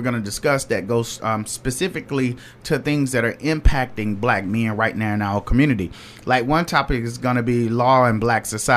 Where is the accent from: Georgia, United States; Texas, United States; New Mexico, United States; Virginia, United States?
Georgia, United States; Macon; and you know, I'm from the Macon area.